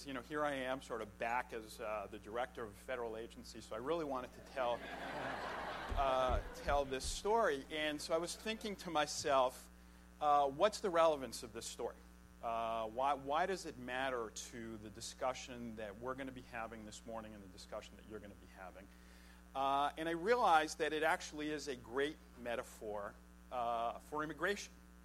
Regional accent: Miami, Florida, United States; also born or lived in Brooklyn; And the Miami that I grew up, although I was born in Brooklyn, I actually grew up in Miami.

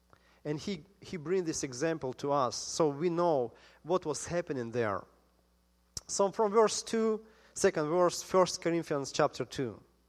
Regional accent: Ukraine; English is a second language; moved away; I came from Ukraine, so I had more experience about it. We had times with no water for a long time.

